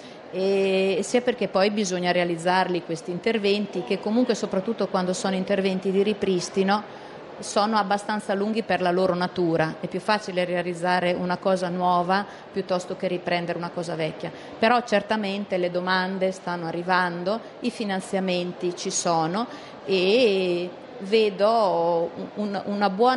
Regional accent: Marche, Italy; io sono marchigiana, noi siamo abituati al terremoto.

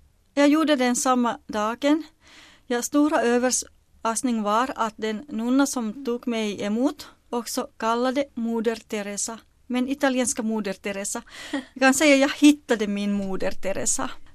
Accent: Alahärmä, South Ostrobothnia, Finland; Swedish is a second language; jag kommer från Österbotten. Jag är född i lilla byn i Alahärmä. Jag närmaste katolska kyrka ligger i Tampere Tammerfors i 250 kilometer från Alahärmä, Finland.

